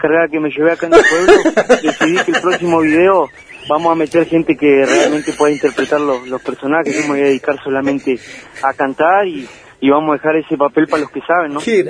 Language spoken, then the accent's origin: Spanish; El Maitén, Chubut, Argentina; Luego hacemos un show en mi pueblo, en Maitén